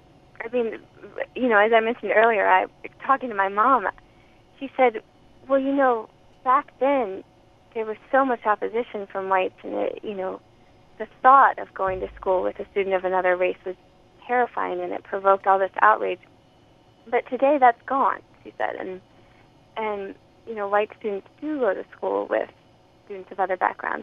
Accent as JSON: {"language": "English", "town": "Richmond", "region": "Virginia", "country": "United States", "said": "Well, you know, I'm from Richmond, Virginia. Which was the capital of the Confederacy during the Civil War, and I'm from the South"}